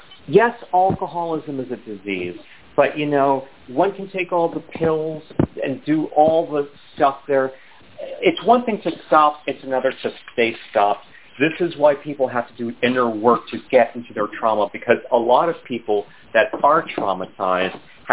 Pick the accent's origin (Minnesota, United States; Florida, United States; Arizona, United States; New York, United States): New York, United States; now in Southern California, United States; I'm in SoCal. Okay, I'm from New York. But I'm in SoCal.